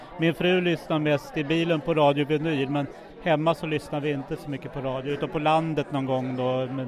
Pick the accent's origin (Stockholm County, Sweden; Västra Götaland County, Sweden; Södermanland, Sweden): Stockholm County, Sweden; Trollbäcken; Ja, jag är uppvuxen i Trollbäcken som ligger en mil härifrån.